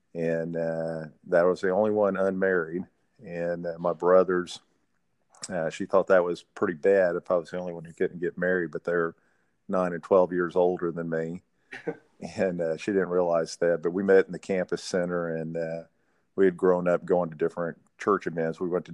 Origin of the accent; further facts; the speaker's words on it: San Antonio, Texas, United States; I grew up in San Antonio. And I went to Thomas Jefferson High School and then Abilene Christian University after that.